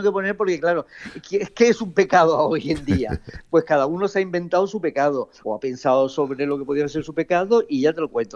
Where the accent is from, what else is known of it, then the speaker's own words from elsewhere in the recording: Tangier, Tanger-Tetouan-Al Hoceima, Morocco; yo además soy de Tánger, que es justo enfrente de Tarifa, que yo cuando era pequeñito veía las luces de Tarifa.